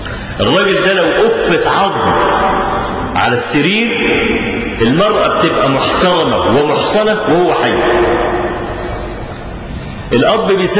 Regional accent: Egypt

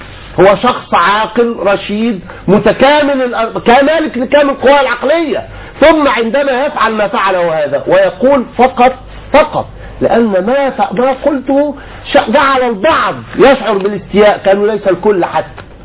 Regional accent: Egypt; انا بكلمك كمسلم، انا بكلمك كمصري.

